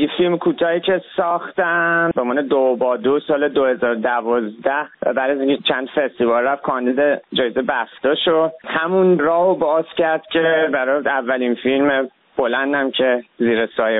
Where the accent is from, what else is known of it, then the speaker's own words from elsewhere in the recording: Iran; من چون 18 روزه است تو ایران زندگی کردم، بزرگ شدم